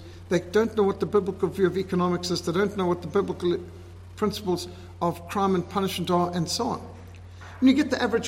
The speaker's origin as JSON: {"language": "English", "country": "Zimbabwe", "tie": "born or raised there"}